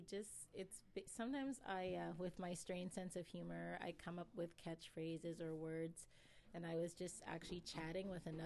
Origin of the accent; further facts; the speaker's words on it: Nova Scotia, Canada; also born or lived in England / Trinidad and Tobago; I was born in England, so people tell me that I'm British, and I was baptized in Trinidad, and so I'm Trini, and I grew up in Nova Scotia, so they tell me I'm Nova Scotian.